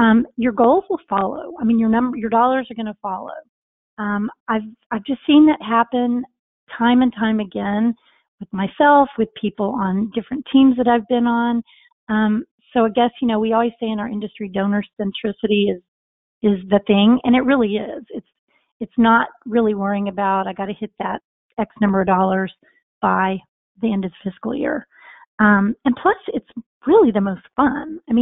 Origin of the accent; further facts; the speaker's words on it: Texas, United States; I grew up in Texas. I've been in the nonprofit world here in Texas for, gosh, I hate to admit how many years.